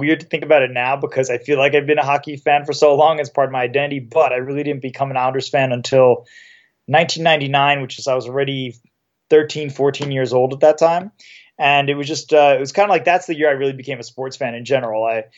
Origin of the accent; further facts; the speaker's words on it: New York City, New York, United States; You know, I'm from Queens, where the Mets were.